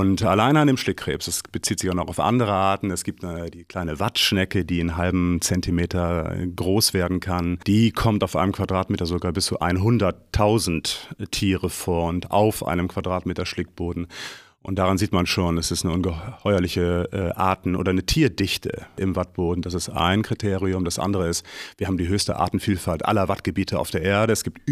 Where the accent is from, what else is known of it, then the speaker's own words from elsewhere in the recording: Varel, Lower Saxony, Germany; Ich bin hier geboren in Varel und jeder, der in den 70er Jahren oder auch in den 80ern in Varel geboren ist, ist in Dangast groß geworden.